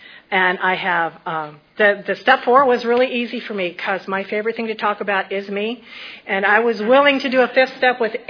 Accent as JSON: {"language": "English", "region": "Minnesota", "country": "United States", "said": "I come from Minnesota, and, you know, we have the Jesus loves you theory of the Lutherans, and that's the way I was raised"}